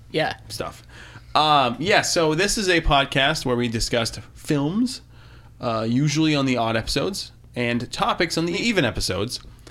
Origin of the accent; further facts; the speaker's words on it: Maine, United States; moved away as an adult; I mean, I grew up in Maine. 31 years and I moved out there not even 10 months ago